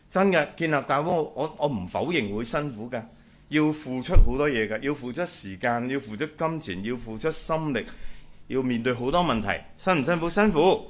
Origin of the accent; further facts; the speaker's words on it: Hong Kong; 不過即係唔係好積極開啫，我哋香港人啱啱